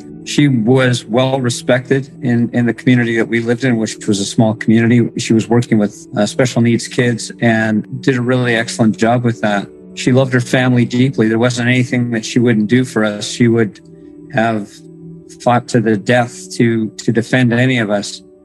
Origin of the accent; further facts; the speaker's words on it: Morden, Manitoba, Canada; I'm from Morden, Manitoba.